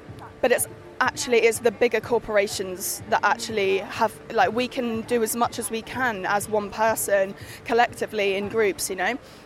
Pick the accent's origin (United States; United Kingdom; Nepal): United Kingdom; Marlow, South East England; I'm from Marlow in Buckinghamshire, which is not where Buckingham Palace is.